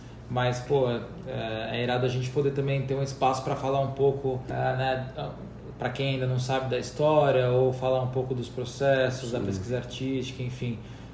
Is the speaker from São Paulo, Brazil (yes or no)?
yes; Santo André, São Paulo, Brazil; moved away as an adult; now in São Paulo, Brazil; então saí de Santo André, vim para São Paulo fazer arquitetura.